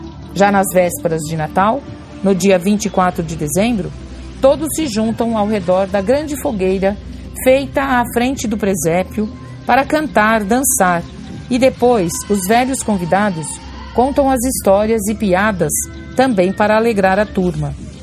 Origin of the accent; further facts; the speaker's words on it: DR Congo; vou relatar o que acontece na aldeia onde nasci e cresci, na República Democrática do Congo